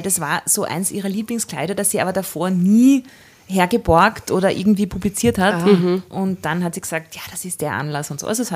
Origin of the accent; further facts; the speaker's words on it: Neulengbach, Lower Austria, Austria; Und plötzlich bin ich die tolle Niederösterreicherin, die aus jedem Blunzen, wie man bei uns in Neulenkbach so schön sagt.